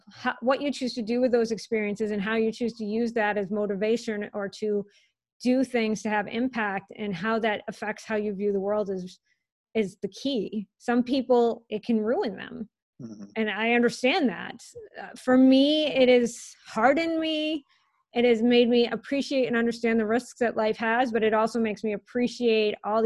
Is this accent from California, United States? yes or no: no; Worcester, Massachusetts, United States; Remember, I came from Worcester, Massachusetts. My dad's a cop. My mom's a teacher.